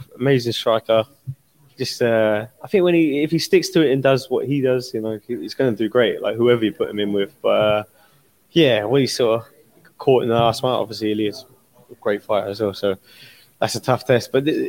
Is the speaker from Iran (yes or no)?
no; United Kingdom; As a British person and an MMA fan, I want all the British guys to do well anyway